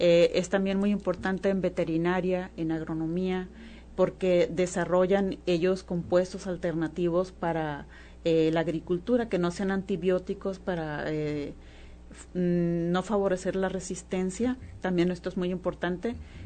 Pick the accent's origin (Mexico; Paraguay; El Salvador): Mexico; Sinaloa; Elegimos el puerto de Mazatlán porque pues somos sinaloenses